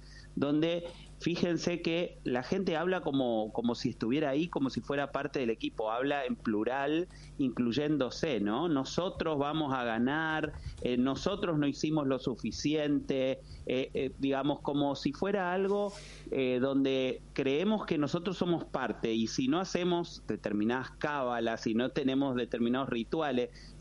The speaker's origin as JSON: {"language": "Spanish", "region": "Chaco", "country": "Argentina", "lives_now": "Buenos Aires, Argentina", "said": "Yo estoy en Buenos Aires, pero me considero del interior porque soy chaqueño, tengo a mi padre viviendo en Córdoba"}